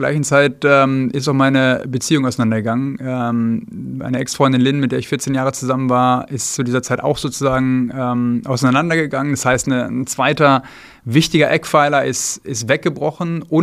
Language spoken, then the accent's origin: German; North Rhine-Westphalia, Germany; also born or lived in United States; ich bin Fleischesser, muss ich dazu sagen, ich bin so aufgewachsen in Ostwestfalen und bei uns gab es relativ häufig Fleisch.